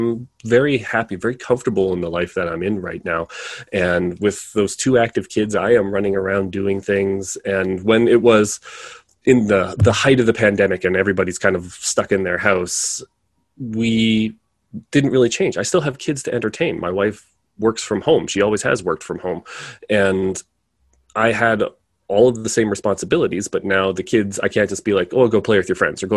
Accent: Canada; Being a Canadian, we only have sweet tea.

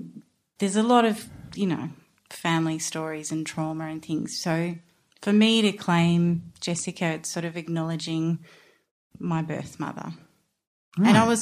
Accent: Mornington, Victoria, Australia; We did. We did. I grew up in Strawn's Road.

